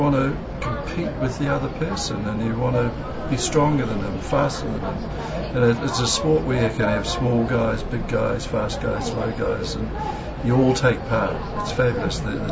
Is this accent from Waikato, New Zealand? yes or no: yes; Waikato, New Zealand; And I have a mountain there, which is called Porongia, my mountain. There's a river, which is called Waipa, my river. And it's where I belong. Grew up 5,000 people, and I'm a Kiwi.